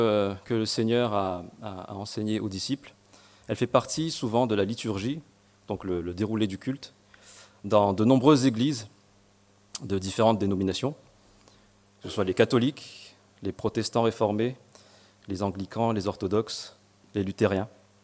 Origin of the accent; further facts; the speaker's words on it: Madagascar; first language Malagasy; French is a second language; j'ai grandi à Madagascar, donc le malgache est ma langue maternelle.